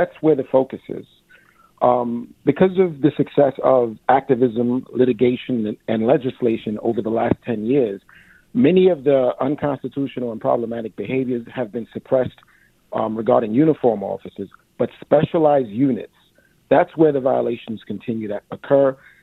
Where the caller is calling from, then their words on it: East Flatbush, New York, United States; I'm calling from East Flatbush. I'm a recently retired NYPD lieutenant